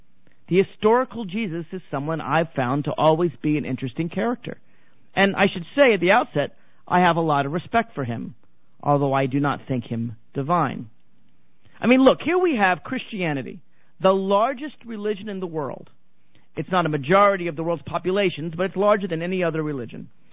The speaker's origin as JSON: {"language": "English", "country": "United States", "said": "Now, as an American, I find that profoundly disturbing. As a Jew, doubly so."}